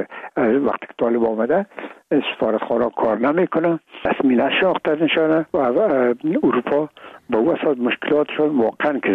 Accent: Afghanistan; ما افغان هستیم

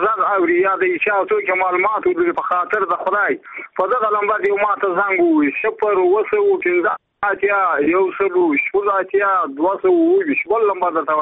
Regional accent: Badghis, Afghanistan; زه په خپل د بادغیس ولایت یم.

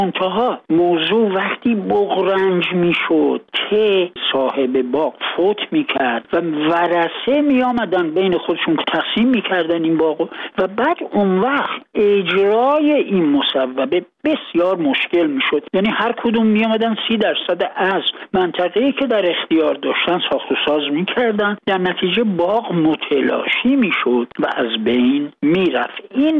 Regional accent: Tehran, Tehran Province, Iran; born or raised there

